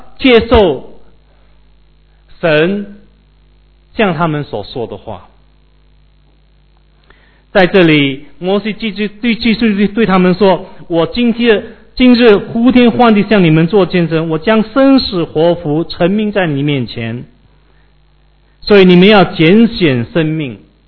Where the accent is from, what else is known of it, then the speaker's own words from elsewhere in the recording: Malaysia; 以前我在小时候在马来西亚